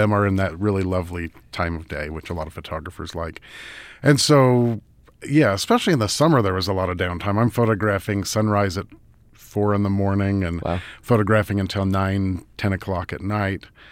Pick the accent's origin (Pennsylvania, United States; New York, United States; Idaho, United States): Idaho, United States; I grew up in Idaho, and I was interested in nature.